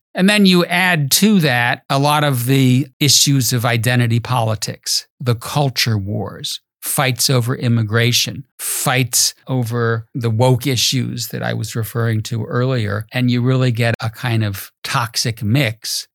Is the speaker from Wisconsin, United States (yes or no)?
yes; Wisconsin, United States; I grew up in Wisconsin, and when I was a child in Wisconsin, it was a very happy place, a very centrist place.